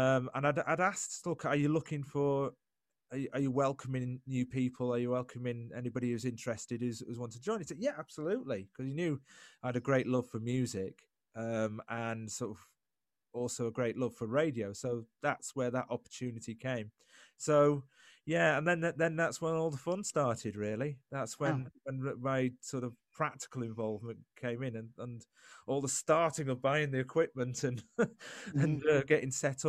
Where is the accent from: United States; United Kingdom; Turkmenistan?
United Kingdom; East Midlands; now in Yorkshire, United Kingdom; I'm originally from Lincolnshire, but I'd met my current wife Elaine by then. So I moved up to Yorkshire, where we both now live